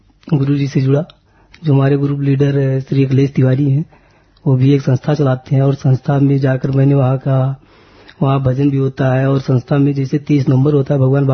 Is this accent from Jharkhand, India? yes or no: no; Gonda, Uttar Pradesh, India; मैं डिस्ट्रिक्ट गोंडा से यूपी से आया हूँ.